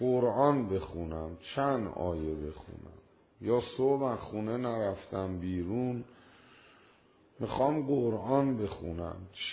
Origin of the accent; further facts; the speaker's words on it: Iran; چون ما ایرانی هستیم، زبون عربی خدا رو که نمیفهمیم